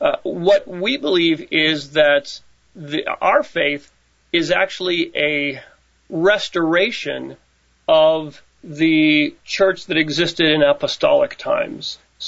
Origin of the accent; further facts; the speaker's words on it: Florida, United States; I'm originally from Florida.